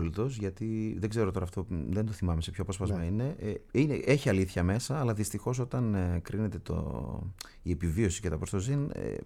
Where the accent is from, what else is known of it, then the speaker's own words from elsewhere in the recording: Greece; αυτό το μήνα, συγγνώμη, είμαστε από την Ελλάδα.